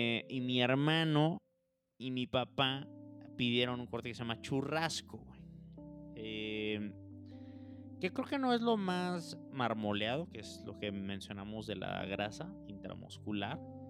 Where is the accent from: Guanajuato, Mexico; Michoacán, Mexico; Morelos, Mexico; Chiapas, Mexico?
Morelos, Mexico; Yecapixtla; born there; a Yecapixtla, que es el pueblo donde yo nací